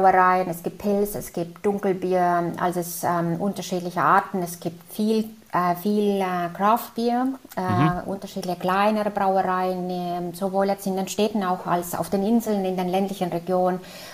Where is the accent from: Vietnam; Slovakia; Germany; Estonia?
Estonia; first language Estonian; German is a second language; Das ist unsere Muttersprache und das ist eine finno-ugrische Sprache. Und das sprechen so, also mal so mehr als 1 Million Menschen. Also wir haben insgesamt 1,3 Millionen Menschen in Estland Einwohner und mehr als 1 Million hat die Sprache als Muttersprache.